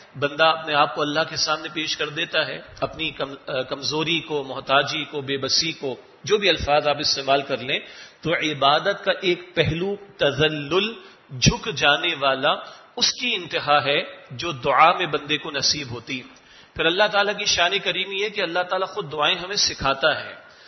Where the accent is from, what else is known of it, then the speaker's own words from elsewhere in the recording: Karachi, Sindh, Pakistan; میں کراچی سے تعلق رکھتا ہوں،